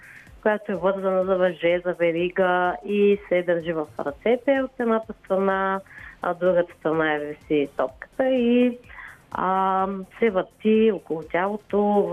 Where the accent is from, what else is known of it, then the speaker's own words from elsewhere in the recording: Gabrovo, Gabrovo Province, Bulgaria; Бях в Габрово. Аз съм си от Габрово родом и там видях за пръв път.